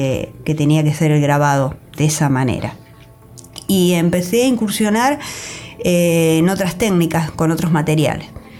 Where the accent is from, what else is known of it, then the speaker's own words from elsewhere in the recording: Saliqueló, Buenos Aires Province, Argentina; yo volví a mi pueblo, Saliqueló, provincia de Buenos Aires